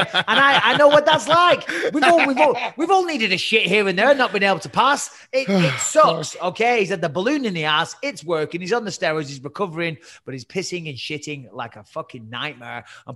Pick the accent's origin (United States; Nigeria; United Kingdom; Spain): United Kingdom; England; because I'm English and I can't even vote anyway. So we're not getting into it because I have no say.